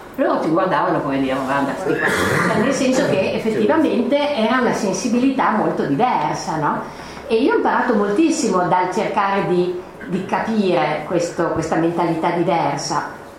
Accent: Parma, Emilia-Romagna, Italy; Io sono di Parma, abbiamo avuto questa grande polemica sull'inceneritore

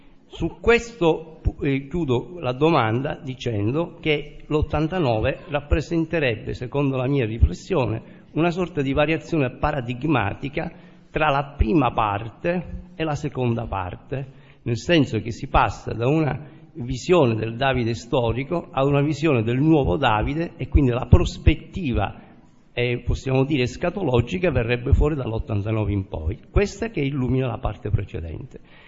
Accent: Cetraro, Calabria, Italy; vengo da Cetraro, Calabria

